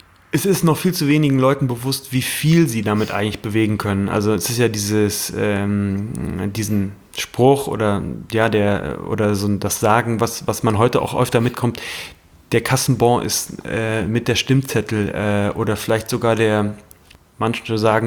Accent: Germany; ich komme aus der Eifel, wunderschöne Gegend, sehr stark bewaldete Gegend

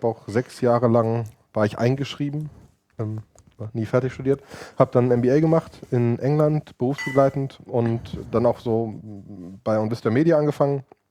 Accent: Cologne, North Rhine-Westphalia, Germany; Also ich bin Kölner, Familienvater, Serienunternehmer

